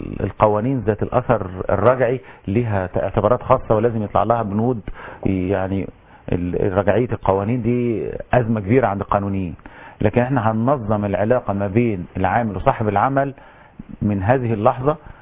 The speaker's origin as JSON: {"language": "Arabic", "country": "Egypt", "said": "عندنا في مصر الحالة العكس، الأساسي هو 20% و80% من الأجر مربوط بالمتغير"}